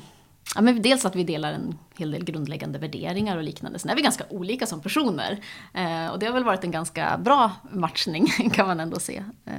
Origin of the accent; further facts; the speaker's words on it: Norrland, Sweden; Kanske jag kommer från norra Sverige, tycker det är viktigt att hela Sverige ska leva och så.